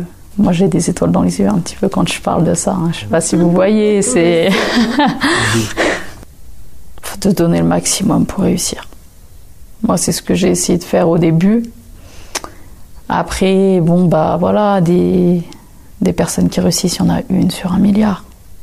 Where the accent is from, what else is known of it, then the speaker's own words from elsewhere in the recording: France; Et moi, je suis française, hein, je viens du foot français.